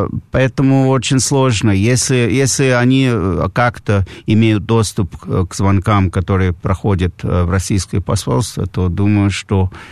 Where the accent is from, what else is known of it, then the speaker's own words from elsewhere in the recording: Washington, District of Columbia, United States; Я из Вашингтона родом.